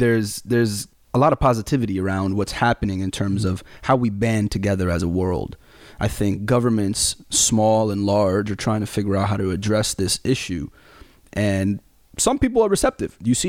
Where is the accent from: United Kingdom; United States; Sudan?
Sudan; We saw Sudan, my home country, close their borders immediately and turn planes around in midair.